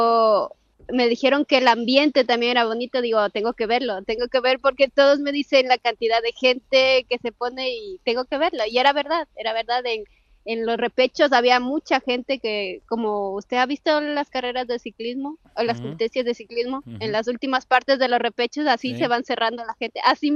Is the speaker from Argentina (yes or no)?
no; Quito, Pichincha, Ecuador; moved away as an adult; now in Spain; como ya llevo años aquí en España y yo corría esa. Digo, parece la carrera que estoy en mi país.